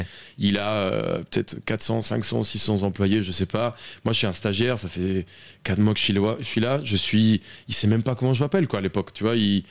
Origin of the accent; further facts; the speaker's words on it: Colombia; accent: Colombian; French is a second language; je devrais retrouver mon petit accent des Colombiens comme ça.